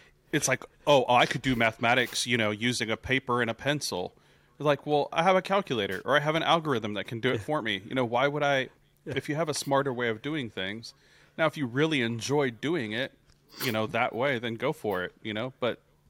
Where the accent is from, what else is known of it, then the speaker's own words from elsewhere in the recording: California, United States; I'm from California.